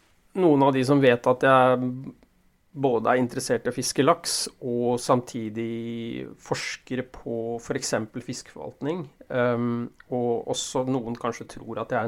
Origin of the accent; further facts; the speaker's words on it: Ski, Akershus, Norway; Ja, jeg kom jo fra Oslo-området, fra Ski, nærmere bestemt, og der det jo ikke så mye laks.